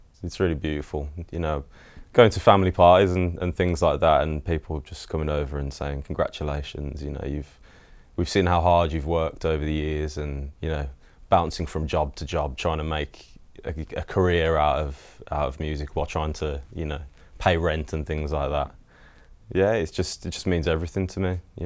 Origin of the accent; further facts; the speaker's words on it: Birmingham, West Midlands, United Kingdom; yeah, I come from Birmingham.